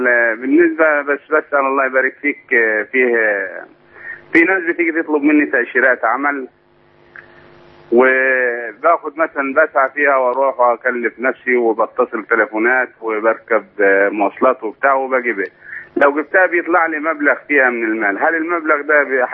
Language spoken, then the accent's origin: Arabic; Egypt; لا انا مصري